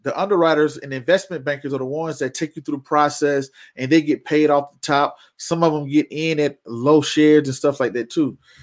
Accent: Georgia, United States; Can't even get the word out my mouth. I'm from Georgia. Y'all apologize for that.

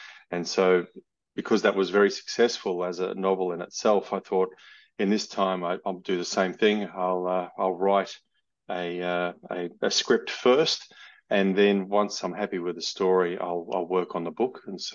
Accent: Australia; I'm Australian, as you can hear from my accent, and I also work in film.

